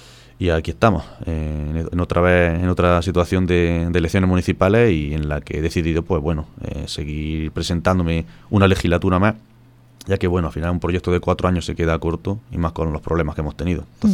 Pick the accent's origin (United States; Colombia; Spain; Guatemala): Spain; La Iruela, Andalusia; tengo 34 años, soy natural de La Iruela.